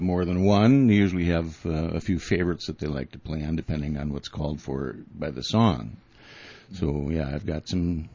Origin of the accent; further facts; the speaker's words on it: Hector, Minnesota, United States; also born or lived in Glencoe; Glencoe, which is Highway 212 west of the Twin Cities. And my hometown was Hector, actually, but I was born at the hospital in Glencoe.